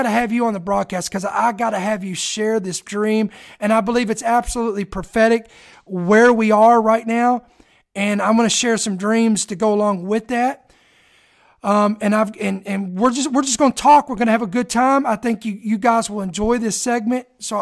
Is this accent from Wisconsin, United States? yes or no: no; Kentucky, United States; moved away; Listen, I'm Kentucky, man. I was born in Kentucky. I'm not a Northerner. I've moved a little bit farther up north.